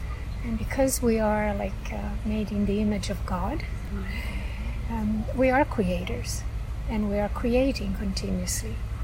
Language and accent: English; Spain; now in Canada; I'm originally from Spain, but I have lived in Canada for 20 years, much more, 40 years.